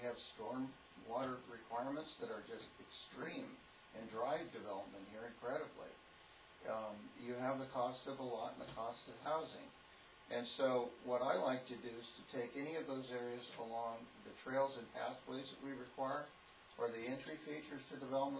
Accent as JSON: {"language": "English", "region": "Washington", "country": "United States", "tie": "born there", "said": "I was born in Washington, and so long ago you'd think I need a headstone now."}